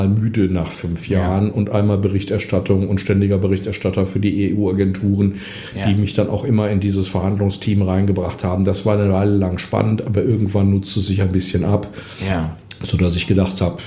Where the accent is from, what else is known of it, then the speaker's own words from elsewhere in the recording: Essen, North Rhine-Westphalia, Germany; ich komme aus Essen, ich bin fürs Ruhrgebiet, bin Junge aus dem Pott